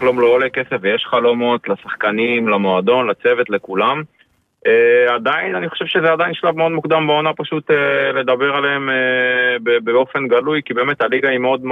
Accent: Rishon LeZion, Central District, Israel; אני כל החיים גרתי בראשון לציון

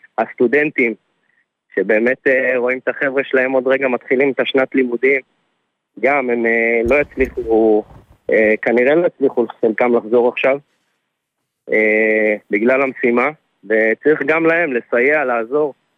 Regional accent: Tel Aviv, Tel Aviv District, Israel; אני מתל אביב.

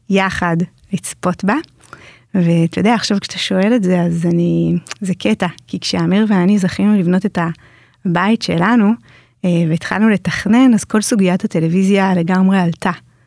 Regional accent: Jerusalem, Jerusalem District, Israel; לפני שהתקבלתי לתיכון, לפני המיונים לתיכונים בירושלים

